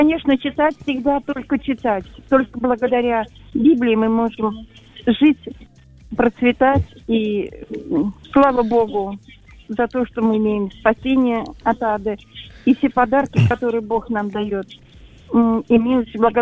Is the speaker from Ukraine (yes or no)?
no; Moscow, Russia; я из Москвы.